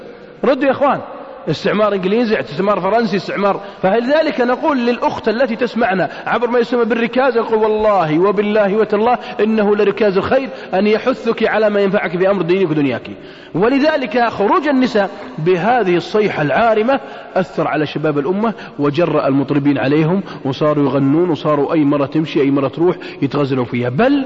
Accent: Riyadh, Riyadh Province, Saudi Arabia; عندنا في الرياض

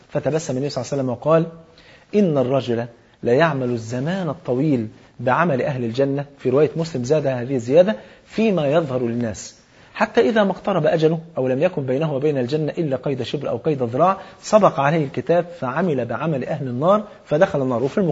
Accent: Egypt; عشان كده المثل عندنا في مصر بيقول اختار الجار قبل الدار

